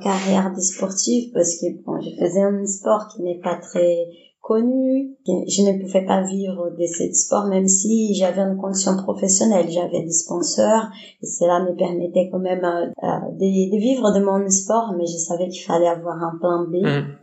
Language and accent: French; Belo Horizonte, Minas Gerais, Brazil; French is a second language; now in France; Je suis de Belo Horizonte. C'est pas loin des rios, comme ça on peut se repérer. Mais j'habitais pas à côté de la mer.